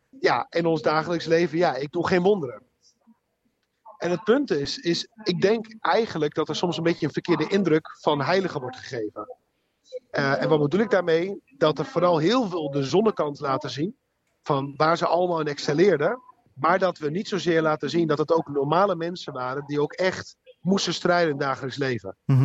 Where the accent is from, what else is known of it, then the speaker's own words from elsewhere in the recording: Rotterdam, South Holland, Netherlands; now in Amsterdam, Netherlands; Ik woon in Amsterdam. Ik kom oorspronkelijk uit Rotterdam, ben ook half Spaans, half Nederlands. Mijn moeder komt uit Spanje, mijn vader uit Nederland.